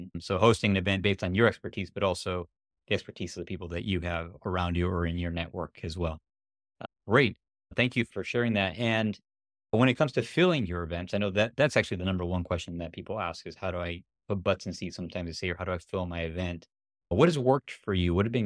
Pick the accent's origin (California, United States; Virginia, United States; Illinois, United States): Illinois, United States; Chicago; I think you have one coming up in Chicago later this year, my hometown. I grew up in the Chicago suburbs.